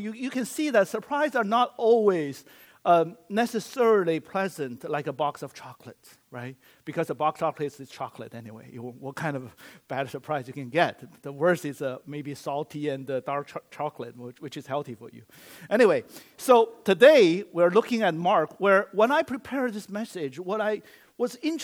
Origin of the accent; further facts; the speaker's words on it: China; English is a second language; now in United States; I grew up in China.